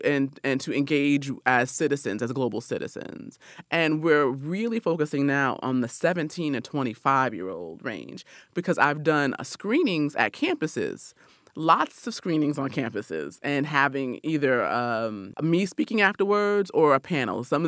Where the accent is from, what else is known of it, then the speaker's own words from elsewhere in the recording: Rochester, New York, United States; also born or lived in Albany, United States; I was born in Albany, New York, grew up in Rochester, New York.